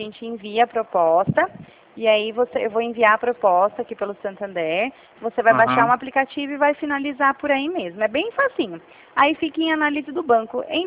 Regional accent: São Paulo, Brazil; Eu sou aqui de São Paulo, no interior.

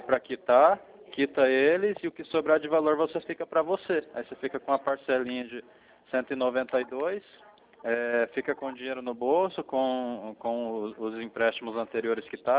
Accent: Arapongas, Paraná, Brazil; Sou daqui de Arapongas.

